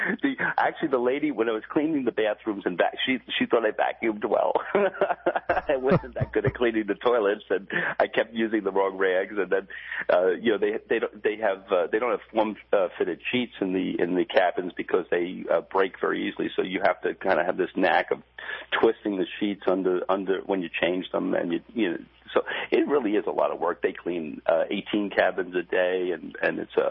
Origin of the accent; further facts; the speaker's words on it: New Jersey, United States; he made fun of the fact that I said I was from Jersey